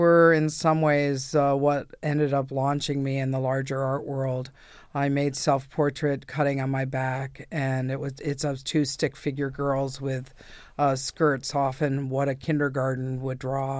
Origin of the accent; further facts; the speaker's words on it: San Francisco, California, United States; now in Los Angeles, United States; I moved down here in 86 from San Francisco.